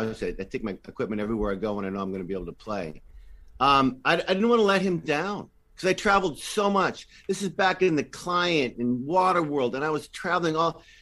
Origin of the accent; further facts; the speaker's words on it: Canada; also born or lived in United States; I've been in both countries now, in Canada and America, because I'm both. I'm Canadian and American.